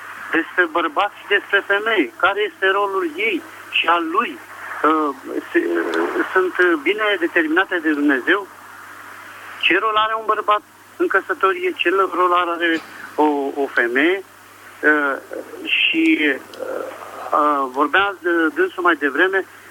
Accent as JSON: {"language": "Romanian", "region": "Bucharest", "country": "Romania", "said": "din București"}